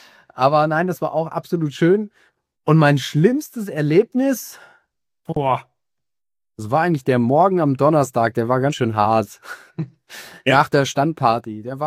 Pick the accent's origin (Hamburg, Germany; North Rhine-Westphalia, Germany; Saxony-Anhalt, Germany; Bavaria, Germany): North Rhine-Westphalia, Germany; also born or lived in Swabia, Germany; now in Baden, Germany; gebürtiger Schwabe, im Sauerland aufgewachsen und wohne jetzt im Badischen.